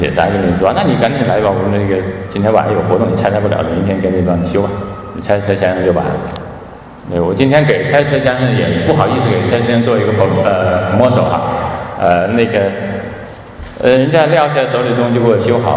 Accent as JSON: {"language": "Chinese", "region": "Beijing", "country": "China", "said": "就是说我从北京来也不是一个土豪"}